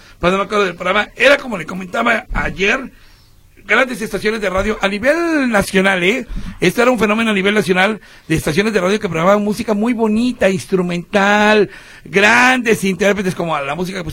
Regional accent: Córdoba, Veracruz, Mexico; De Córdoba, Veracruz, okay. Cerquita de Orizaba y más cerquita de Fortín.

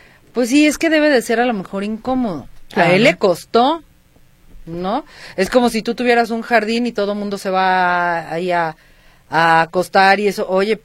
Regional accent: Venezuela; soy ciudadano venezolano.

